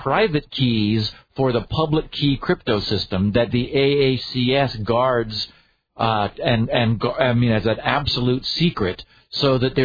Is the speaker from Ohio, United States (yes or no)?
yes; Dayton, Ohio, United States; born there; I was born in Dayton.